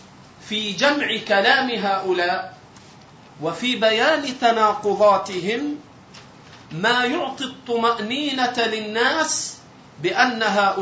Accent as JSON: {"language": "Arabic", "country": "Egypt", "said": "عندنا في مصر"}